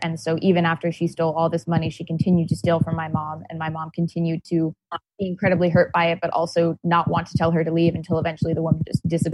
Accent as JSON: {"language": "English", "region": "Connecticut", "country": "United States", "said": "I'm from Connecticut"}